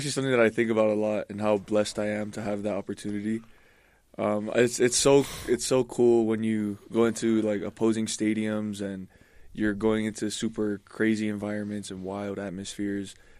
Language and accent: English; Hawaii, United States; now in Utah; I grew up in Hawaii. We grew up in Maui. And my dad was working over there.